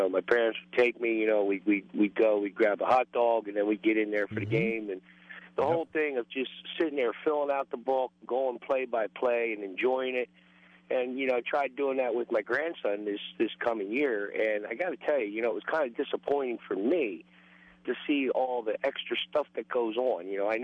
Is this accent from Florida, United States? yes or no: no; New Jersey, United States; I'm originally from New Jersey, you know, living in the southern part of New Jersey, I was able to see a lot of the players